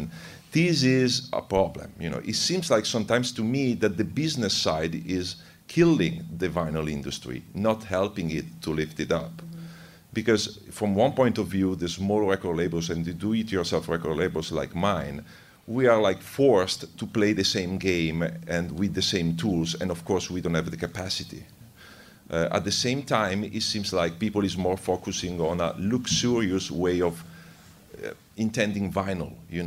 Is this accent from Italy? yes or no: yes; Italy; English is a second language; I come from Italy, so I apologize for my English.